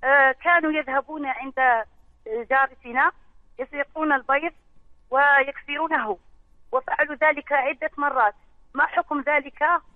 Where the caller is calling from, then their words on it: Algeria; يعني يقولون هنا يعني 14 جد يبلغ هنا عندنا في الجزائر